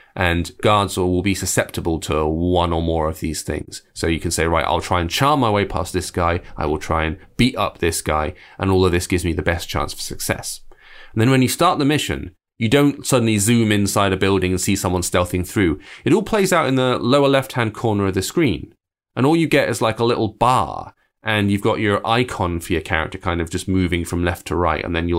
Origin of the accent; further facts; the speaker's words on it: England, United Kingdom; I'm English, so I loosely understand cricket, but not baseball.